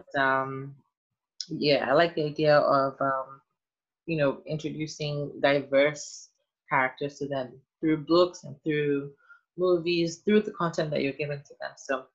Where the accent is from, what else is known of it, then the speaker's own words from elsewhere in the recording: Nigeria; if we grew up in Nigeria, it's a much different way of growing up than, you know, the black people that grew up here